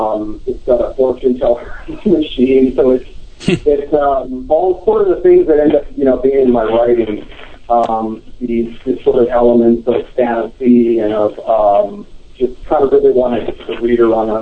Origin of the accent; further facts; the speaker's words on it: New Mexico, United States; Growing up in New Mexico had a large part in that. It's a little bit hard to pin down, though.